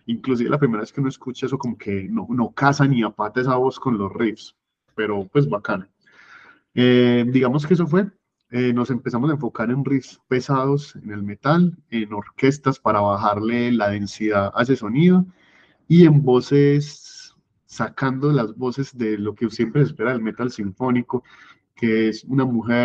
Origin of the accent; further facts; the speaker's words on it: Colombia; como colombianos que somos, creo que al final nos termina gustando mucho el death metal